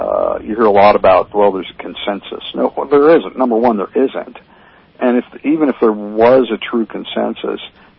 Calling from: Apollo Beach, Florida, United States; And I'm calling you from Apollo Beach, Florida.

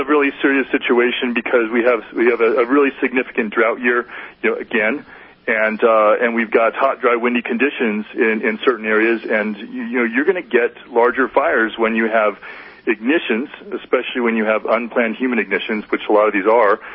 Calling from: Big Bear City, California, United States; Big Bear City, California, so mountains of Southern California.

